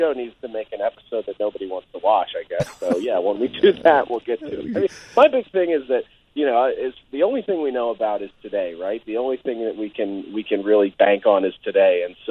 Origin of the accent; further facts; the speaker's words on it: Philadelphia, Pennsylvania, United States; my hometown in Philadelphia